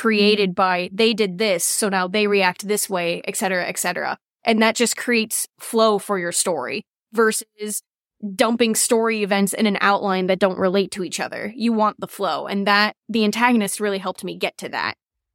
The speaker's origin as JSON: {"language": "English", "town": "Cleveland", "region": "Ohio", "country": "United States", "said": "I'm from Cleveland, Ohio"}